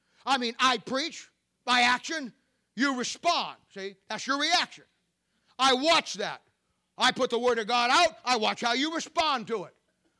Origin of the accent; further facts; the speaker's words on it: Canton, Ohio, United States; Back in my hometown church in Canton, Ohio, we started back in the 1970s.